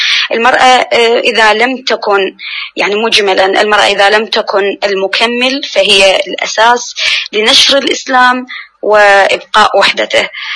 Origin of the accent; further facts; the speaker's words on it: Iraq; أنا كامرأة عراقية ما أبتعد هواية